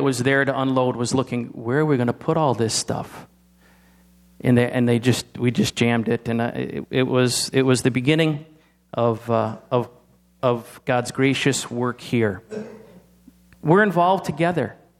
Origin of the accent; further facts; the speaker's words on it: New York, United States; I come from Adirondack country, you know, trees and hills and mountains and, you know, rivers are rivers and all kinds of stuff.